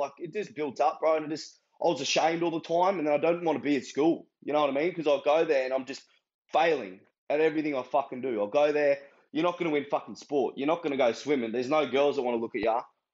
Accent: Brisbane, Queensland, Australia; Brisbane, Chermside.

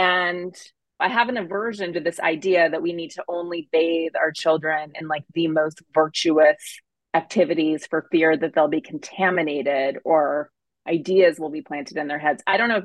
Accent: Montana, United States; I grew up in Montana and similarly like out in the woods, and we had a lot of books

